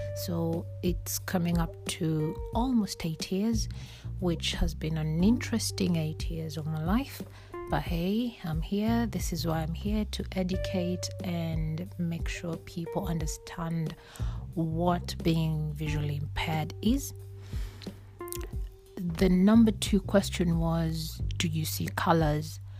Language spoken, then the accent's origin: English; Kenya; moved away as an adult; now in England; I am originally from Kenya, born and raised in Kenya. I moved to England when I was 19.